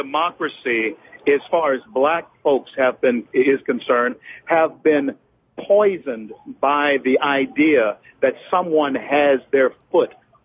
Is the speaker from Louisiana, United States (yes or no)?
yes; Louisiana, United States; I'm from Louisiana. There's an all out war against natural gas.